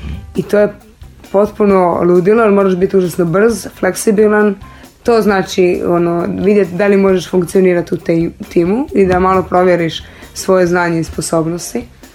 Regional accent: Pula, Istria County, Croatia; jer je Pula moj rodni grad, ovdje nekako prebivam povremeno.

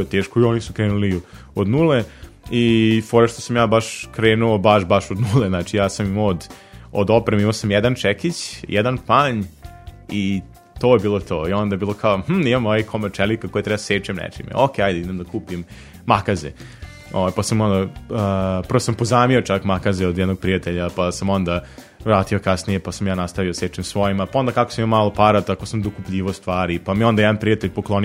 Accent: Sremska Kamenica, Vojvodina, Serbia; Mi smo tu u Novom Sadu, ali imamo naravno članove iz Kamenice, odakle sam ja.

